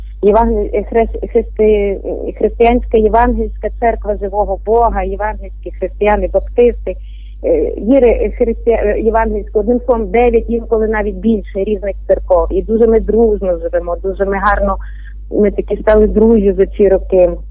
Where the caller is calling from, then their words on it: Mukachevo, Zakarpattia Oblast, Ukraine; Ну, я з Мукачева телефоную